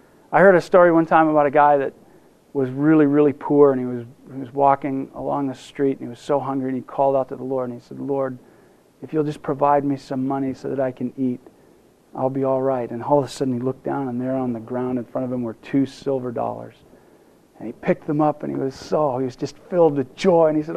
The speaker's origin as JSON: {"language": "English", "country": "United States", "said": "And as American consumers, we're always wanting to gather that in and reinforce our sense of ownership over it."}